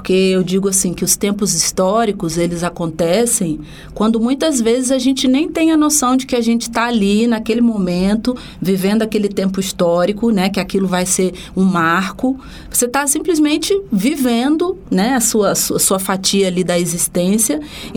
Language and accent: Portuguese; Rio de Janeiro, Brazil; E eu sou a filha caçula, sou do Rio de Janeiro, de um bairro chamado Coqueiros.